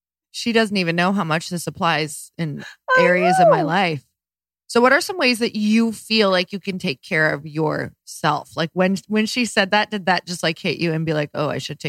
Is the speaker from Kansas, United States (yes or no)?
no; Michigan, United States; And like, oh, I've never seen stars like that in my entire life. And I'm from Upper Michigan.